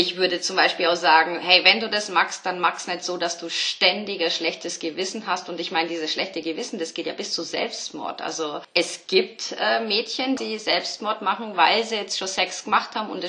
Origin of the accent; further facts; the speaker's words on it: Bavaria, Germany; ich bin ja aus Bayern